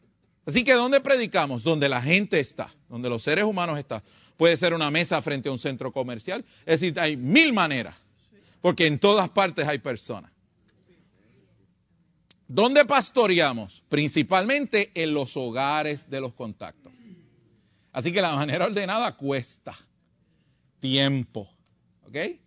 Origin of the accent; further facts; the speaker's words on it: San Juan, Puerto Rico; ¿Usted ha visto allá de donde yo nací y me crié, más o menos para enero, febrero, en la costa de la ciudad de San Juan, en Puerto Rico?